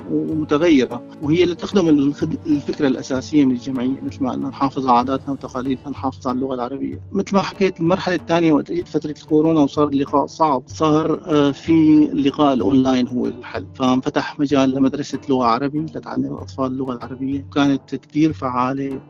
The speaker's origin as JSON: {"language": "Arabic", "country": "Syria", "lives_now": "Australia", "said": "نحن مجموعة عائلات من سوريا"}